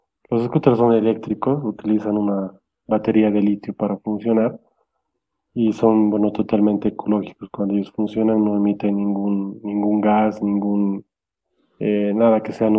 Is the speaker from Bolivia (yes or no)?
yes; Cochabamba, Bolivia; prejuicios que nosotros mismos como bolivianos y cochabambinos nos hacemos